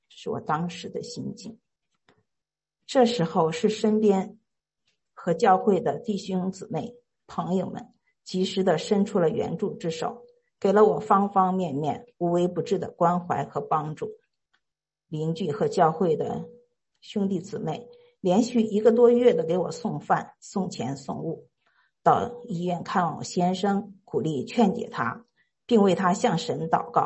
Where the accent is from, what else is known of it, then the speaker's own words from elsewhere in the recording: China; now in United States; 2020年11月，我受洗归于主耶稣。我从小在国内长大，接受的是唯物主义教育，长大以后进入的是理工科专业的学校，工作的职业是工程师。这样的成长过程是我成为一个不折不扣的无神论者。